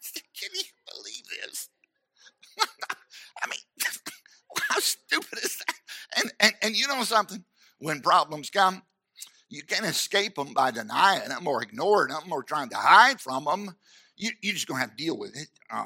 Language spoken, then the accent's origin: English; United States; I'm a child of God. I thank God I'm an American. I thank God for our heritage.